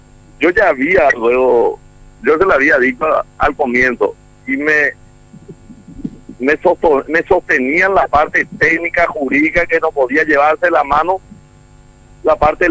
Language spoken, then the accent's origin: Spanish; Itapúa, Paraguay; yo vengo del departamento de Itapúa.